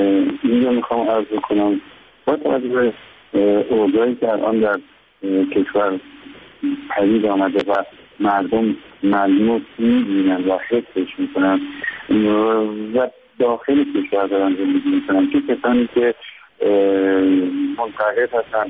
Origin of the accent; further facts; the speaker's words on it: Iran; واقعیت به عنوان یک ایرانی به عنوان یک مهندس ایرانی میگم